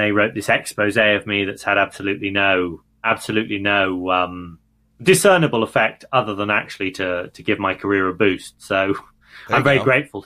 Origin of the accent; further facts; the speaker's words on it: England, United Kingdom; Yeah, for my sins, I am English.